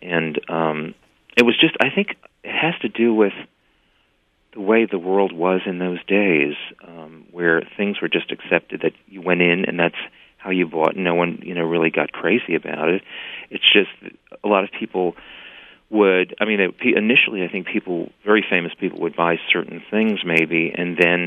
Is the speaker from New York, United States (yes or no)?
yes; Manhattan, New York, United States; I was born in Manhattan in the 40s and grew up there.